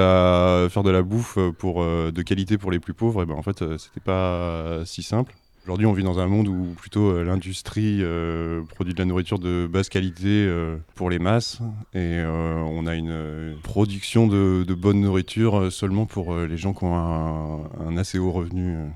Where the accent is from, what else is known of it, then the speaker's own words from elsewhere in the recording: Bourgogne-Franche-Comté, France; Moi j'ai grandi en Bourgogne, dans l'est de la France. Ensuite je suis allé à Paris pour faire un brin d'études en cinéma-théâtre